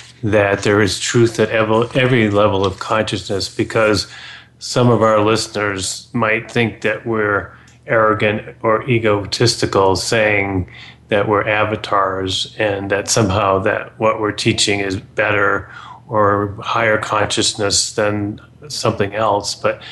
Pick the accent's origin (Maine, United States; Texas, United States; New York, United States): Maine, United States; I grew up in Maine, and my mother's side of the family were lobstermen and fishermen.